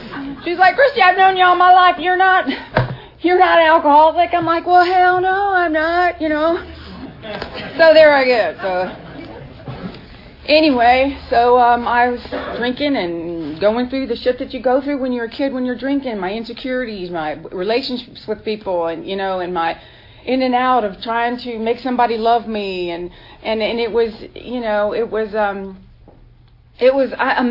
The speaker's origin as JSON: {"language": "English", "town": "Fort Walton Beach", "region": "Florida", "country": "United States", "tie": "born there", "said": "But anyway, I was born in Fort Walton Beach in a right next to a little fishing village called Destin."}